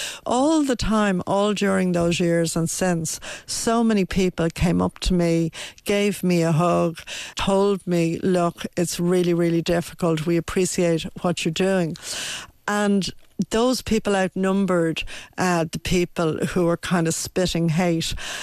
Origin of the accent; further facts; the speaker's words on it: Dublin, Leinster, Ireland; where I grew up in Dublin